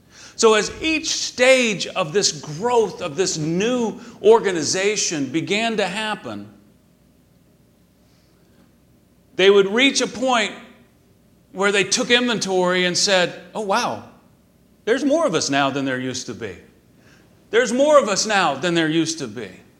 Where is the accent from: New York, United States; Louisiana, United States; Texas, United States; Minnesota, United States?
Texas, United States; that I didn't have the same value system that maybe he had, the rural part of being a Texan that he knew, that I was one of them.